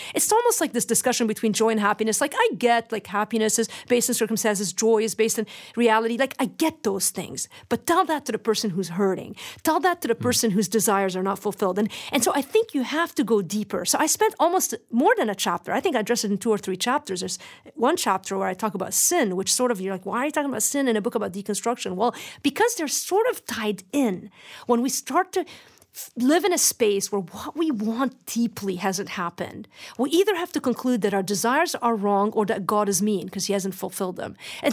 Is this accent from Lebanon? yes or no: yes; Lebanon; I just remember growing up in Lebanon